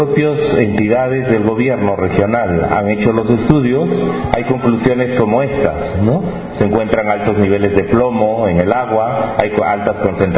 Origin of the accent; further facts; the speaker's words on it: Cajamarca, Peru; Yo vengo de los Andes, del norte de Perú, de Cajamarca